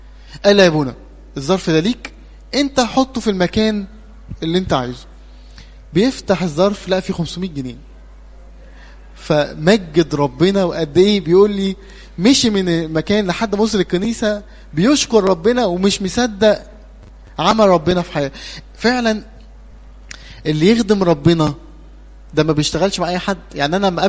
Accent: Cairo, Cairo Governorate, Egypt; أنا من القاهرة بس مرسوم في الزقازيق يعني.

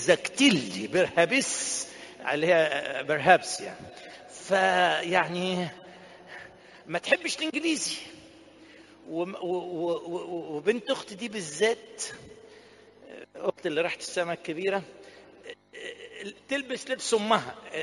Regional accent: Asyut Governorate, Egypt; احنا من اسيوط فمدارس عربي يعني، احنا ناس غلابه يعني

